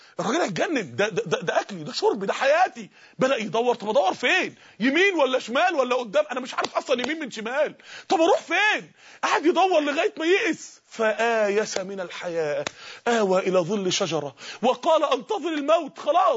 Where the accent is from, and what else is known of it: Mansoura, Dakahlia, Egypt